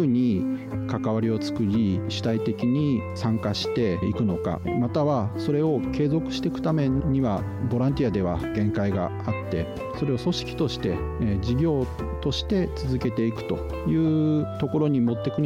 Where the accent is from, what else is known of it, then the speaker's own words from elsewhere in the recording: Fukushima, Japan; 今回2015年の最後の会場として生まれ故郷の福島県で開催することができたので、